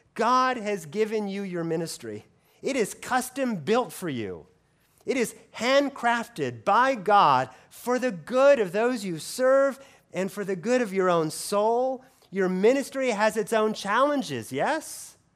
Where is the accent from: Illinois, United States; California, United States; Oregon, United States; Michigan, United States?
Oregon, United States; also born or lived in Washington, D.C. / Louisville, Kentucky; I'm from Oregon, And though I worked for a number of years in D.C., and though I spent a few years in Louisville, Kentucky, it was always my expectation that my family and I would be back in Oregon one day